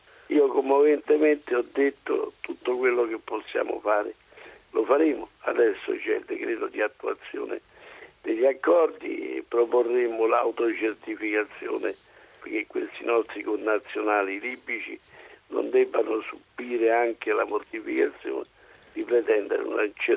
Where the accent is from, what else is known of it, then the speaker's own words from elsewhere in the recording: Abruzzo, Italy; che non sono ciociaro, sono abruzzese, ma non è che mi offendo